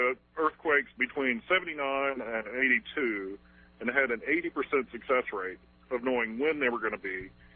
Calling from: Pensacola, Florida, United States; Hey, this is … Pensacola, Florida.

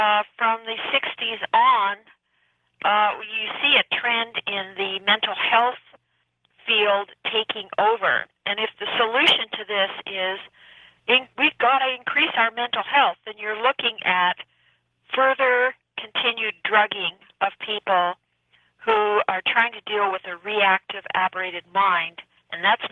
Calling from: Toronto, Ontario, Canada; I'm from Toronto, Canada, but visiting Petaluma.

